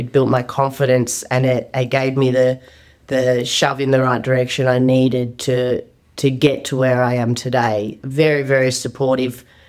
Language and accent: English; Mount Isa, Queensland, Australia; also born or lived in Victoria; So I was born in Mount Isa and brought up barefoot in the Simpson Desert.